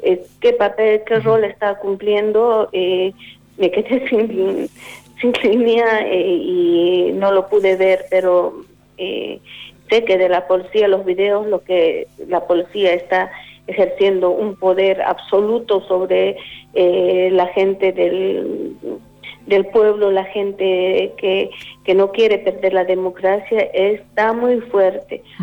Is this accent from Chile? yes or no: no; Potosí, Bolivia; born there; Yo nací en Potosí. Ajá. Potosí, Bolivia.